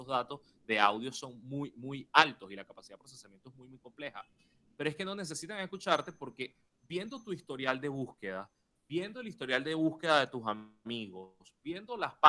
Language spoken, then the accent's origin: Spanish; Venezuela; ¿Cómo es la ley de protección de datos en mi país? En Venezuela eso no lo tenemos.